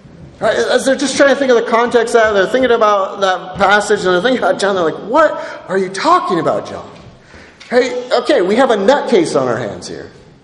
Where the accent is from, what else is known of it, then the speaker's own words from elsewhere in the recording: Idaho, United States; And I grew up in Idaho where all the roads are crooked and there's a river on the side.